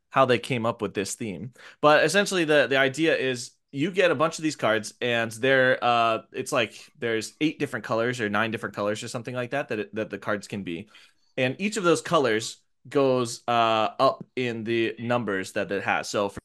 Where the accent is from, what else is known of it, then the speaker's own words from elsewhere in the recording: Cincinnati, Ohio, United States; now in Portland, United States; So I'm from the Midwest. I'm from Cincinnati. I grew up playing trick-taking games like Euchre, Hearts, etc.